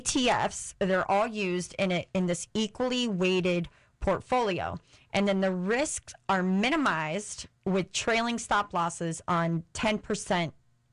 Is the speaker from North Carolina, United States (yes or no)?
no; Indiana, United States; I just am familiar with Ohio. I'm from Indiana, but that's not why I chose them.